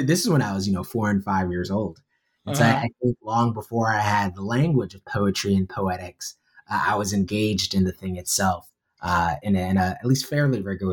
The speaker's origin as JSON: {"language": "English", "region": "New York", "country": "United States", "tie": "born or raised there", "said": "You know, I was raised in the Black Baptist Church in New York, and you know, my dad was a deacon, and my mother ran Vacation Bible School"}